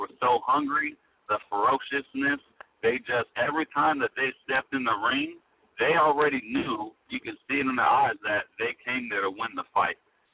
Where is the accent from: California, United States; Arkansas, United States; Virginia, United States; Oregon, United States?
California, United States; Sacramento; Yeah, it is. I'm actually born and raised in Sacramento. This is where I've been my entire life.